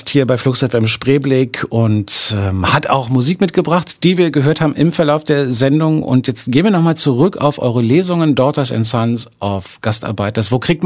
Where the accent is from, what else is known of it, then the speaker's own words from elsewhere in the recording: Berlin, Germany; bin halt auch irgendwie ewig in Kreuzberg gewohnt und so. Und als Berliner